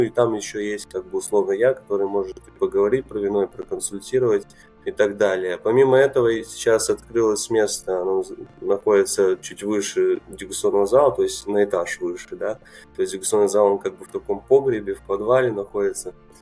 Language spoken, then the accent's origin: Russian; Chișinău, Moldova; Мне 26 лет, я сомелье из Молдовы, из Кишинева